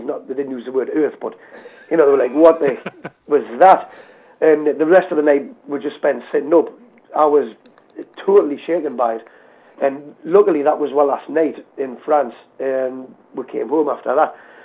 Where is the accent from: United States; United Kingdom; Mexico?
United Kingdom; Newcastle upon Tyne, North East England; Ever since I was like a small boy growing up in St. Anthony's in Newcastle upon Tyne, I was always fascinated with the idea of ghosts.